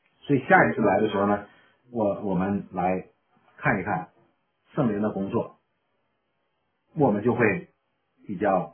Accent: China; 我们中国人讲叫耳听为虚，眼见为实嘛

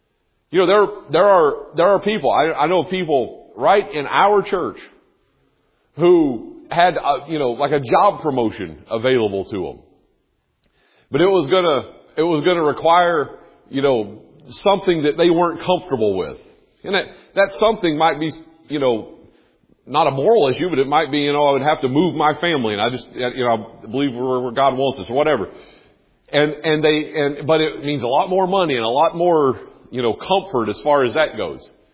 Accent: North Carolina, United States; I grew up in North Carolina.

